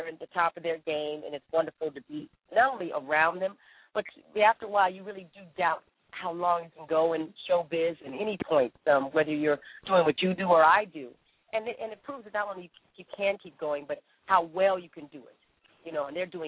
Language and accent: English; Winslow, Arizona, United States; born there; also born or lived in Flagstaff / Philadelphia; Well, you know, I was up there in the mountains in Flagstaff. I was born in Winslow, and I have a lot of love for Arizona. I really got a lot of my, I think, my really good foundation in Arizona.